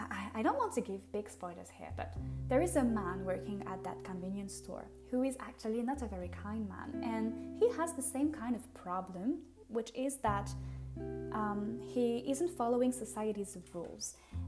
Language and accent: English; France; accent: French; English is a second language; Being French and having my French accent when I say names